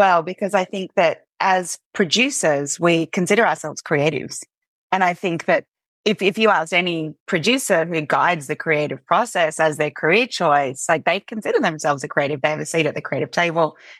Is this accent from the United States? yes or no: no; Australia; So I grew up in Australia. Yeah, and I actually went to university in a country town called Bathurst.